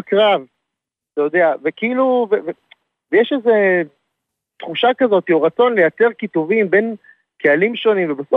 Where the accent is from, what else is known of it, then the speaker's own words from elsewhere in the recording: Tel Aviv, Tel Aviv District, Israel; אני תל אביבי